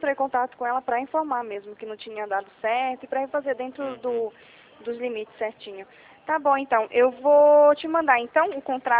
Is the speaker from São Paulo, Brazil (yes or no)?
yes; Atibaia, São Paulo, Brazil; eu sou de Atibaia.